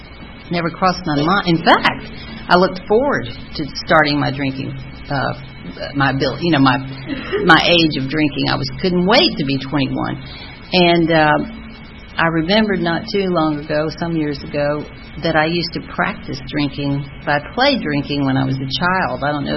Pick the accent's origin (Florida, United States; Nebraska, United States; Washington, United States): Florida, United States; Jacksonville; born there; And I was born in Florida in Jacksonville in 1948 into a seriously alcoholic family and home.